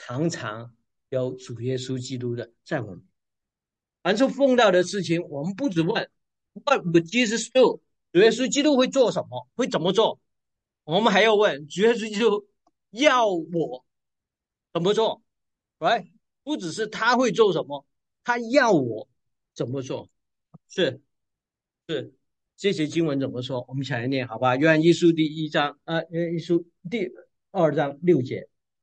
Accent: China; 我们中国人也有一个成语“东施效颦”

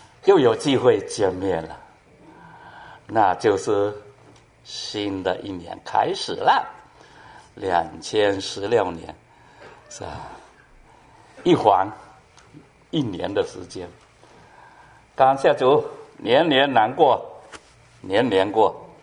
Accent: China; 但我们从中国来的大陆的

